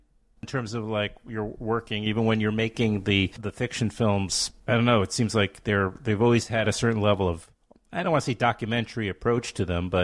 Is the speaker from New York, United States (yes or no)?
yes; Queens, New York, United States; I grew up on Queens Boulevard, so I know the Irish.